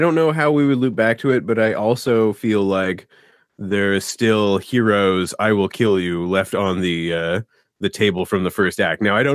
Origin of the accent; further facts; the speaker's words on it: Canada; so there's this really sad French movie that, as a Canadian child, I was forced to watch in grade school every year.